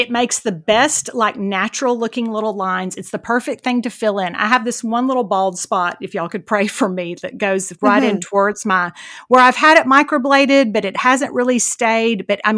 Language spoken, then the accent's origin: English; Houston, Texas, United States; now in San Antonio, United States; I grew up with them in Houston.